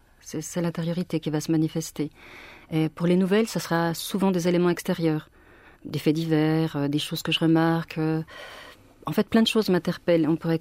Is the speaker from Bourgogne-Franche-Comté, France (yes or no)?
yes; Bourgogne-Franche-Comté, France; born there; Je suis né à Mèche, en fait, en Franche-Comté.